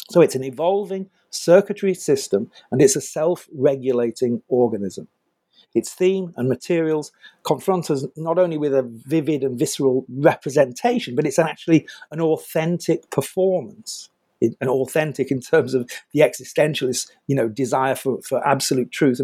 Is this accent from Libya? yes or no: no; England, United Kingdom; I'm British